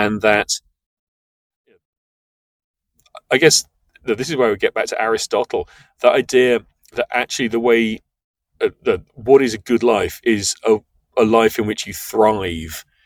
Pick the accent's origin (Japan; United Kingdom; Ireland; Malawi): United Kingdom; moved away as an adult; now in United States; I'm a British person, and I moved to America more than a decade ago.